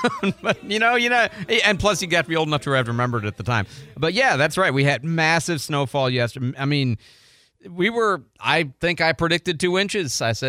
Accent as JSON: {"language": "English", "region": "Midwest", "country": "United States", "tie": "born or raised there", "also_born_or_lived": "Detroit / Chicago", "said": "I grew up in the Midwest. I've lived in, you know, Detroit, Chicago. I never had to drive in Detroit. I was young when we left there."}